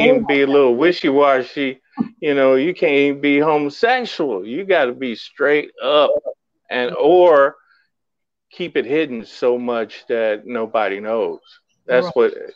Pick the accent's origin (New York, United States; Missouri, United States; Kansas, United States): Missouri, United States; Well, I grew up in Missouri.